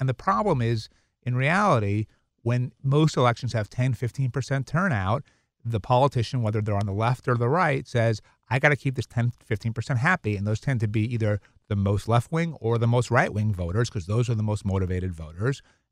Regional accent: New York, United States; I grew up in New York, in Brooklyn, Long Island, first generation American. We didn't really have any money or know anybody.

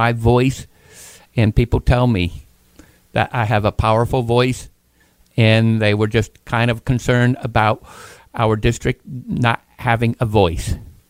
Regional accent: New York, United States; now in Framingham, United States; Well, I grew up in New York State, outside of Albany, New York area

